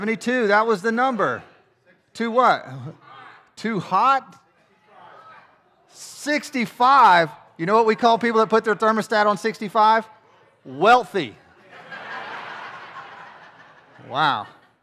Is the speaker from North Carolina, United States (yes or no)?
yes; Winston-Salem, North Carolina, United States; born there; And I'm a North Carolinian. I was born in Winston, and I didn't know what Hoop Cheese was.